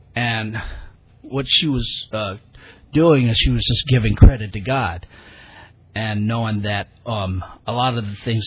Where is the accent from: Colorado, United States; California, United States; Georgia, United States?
California, United States; Sacramento; I'm from Sacramento, right?